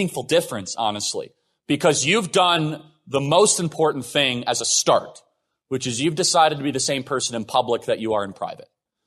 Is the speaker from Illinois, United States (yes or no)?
yes; Chicago, Illinois, United States; now in Arizona, United States; And Arizona, so I grew up in Chicago, not here. This is not my, anyone else from Chicago? It's great. We're all, we moved from Chicago.